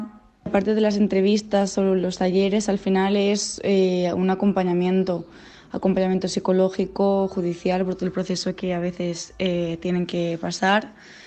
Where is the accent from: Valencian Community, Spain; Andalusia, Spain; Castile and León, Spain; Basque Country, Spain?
Valencian Community, Spain; Burjassot; tengo 21 años, soy de Burjasot y estudio Educación Social.